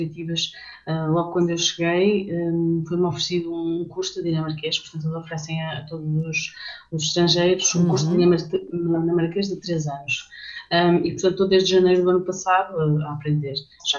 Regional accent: Portugal; moved away; nós não saímos de Portugal porque quisemos ou porque não estávamos satisfeitos com o nosso país em si. Foi mesmo a situação económica e a procura de um futuro melhor não é que nos levou a sair.

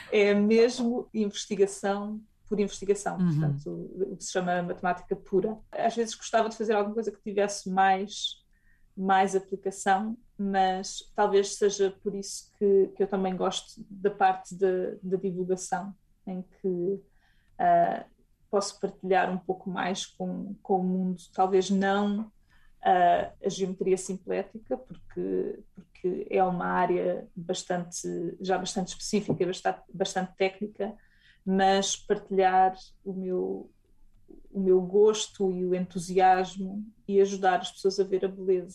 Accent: Portugal; eu sou portuguesa

